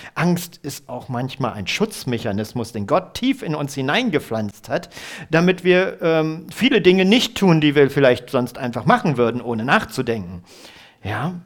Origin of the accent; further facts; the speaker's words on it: Bad Harzburg, Lower Saxony, Germany; ich bin in Bad Harzburg groß geworden.